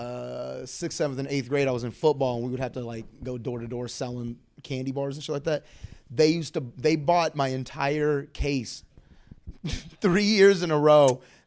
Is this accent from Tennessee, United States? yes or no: no; Elk Grove, California, United States; I grew up in Elk Grove, suburbs, like just outside of Sacramento. There ain't much to do there.